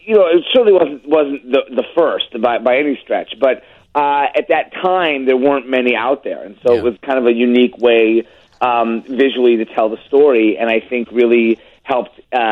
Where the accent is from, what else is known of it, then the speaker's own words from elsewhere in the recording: Glencoe, Illinois, United States; I lived on Park Avenue in Glencoe and grew up in the same house my dad grew up in.